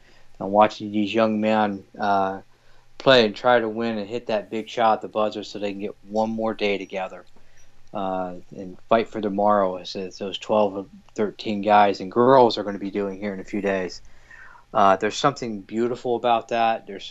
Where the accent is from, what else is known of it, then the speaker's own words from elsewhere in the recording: West Palm Beach, Florida, United States; Going back to my hometown of West Palm Beach here in a couple of days.